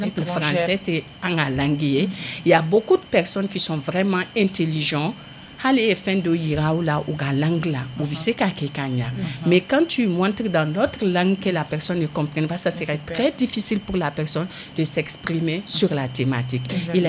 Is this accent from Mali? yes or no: yes; Mali; Parce qu'en tant que malien